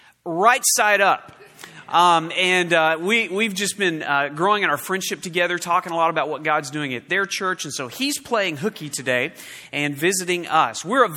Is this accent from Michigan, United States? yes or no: no; Oklahoma, United States; moved away; I grew up in Oklahoma.